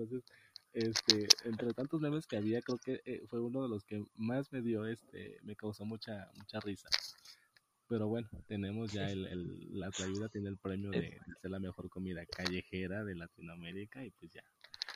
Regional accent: Oaxaca, Mexico; uno siendo oaxaqueño y estado acostumbrado a la gastronomía que tenemos en nuestro estado.

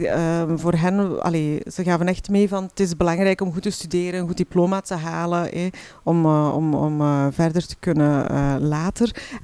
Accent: Temse, East Flanders, Belgium; ik ben zelf van Temse, dus ik ben ook van het Waasland.

